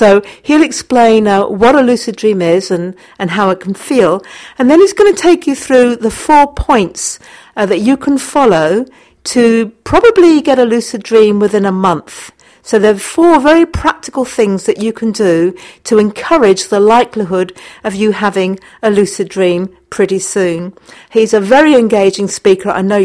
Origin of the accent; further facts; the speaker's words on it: Portsmouth, South East England, United Kingdom; born there; I was born in Portsmouth. I was born in Portsmouth